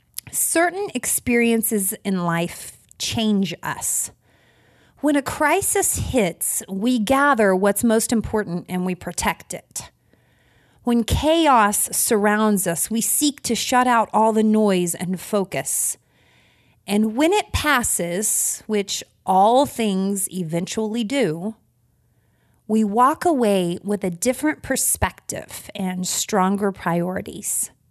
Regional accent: Missouri, United States; little pit stop in Sikeston, Missouri. Shout out to Missouri girls. I am in your state right now. Oh, my home state. Good to be back home.

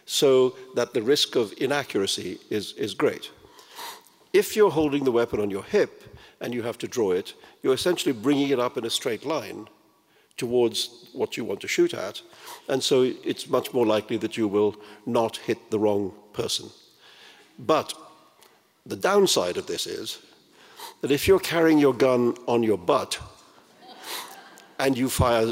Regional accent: India; here I am, I'm a boy from India being taught Buddhist meditation by an American Jew.

